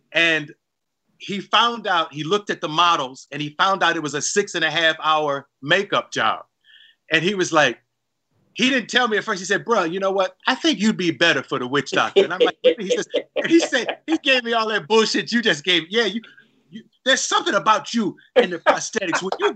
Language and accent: English; Cleveland, Ohio, United States; You know, when I was growing up in Cleveland, you know, you would spread the word around and say, hey, I hear … going to be on the Tonight Show next month.